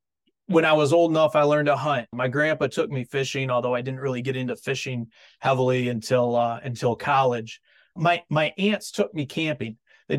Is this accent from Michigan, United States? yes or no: yes; Central Lake, Michigan, United States; now in Ann Arbor, United States; I grew up here in Central Lake.